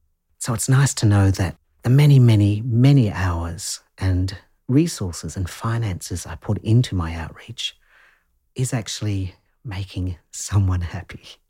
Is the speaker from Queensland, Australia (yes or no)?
no; Newcastle, New South Wales, Australia; I do run and host several temple groups in my hometown of Newcastle here in Australia.